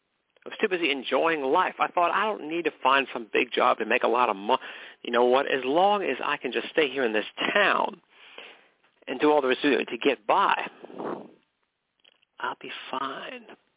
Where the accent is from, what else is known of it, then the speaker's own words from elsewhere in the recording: McKinleyville, California, United States; I was born and raised in McKinleyville, California. McKinleyville, where horses have the right of way. That's our official motto. Now, that was my home.